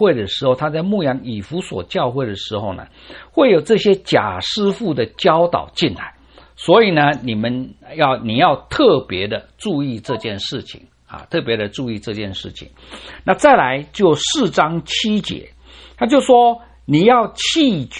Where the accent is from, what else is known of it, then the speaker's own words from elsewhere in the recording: Taiwan; now in United States; 我从台湾过来，台湾的选举啊，都是用一些扭曲的话语在传播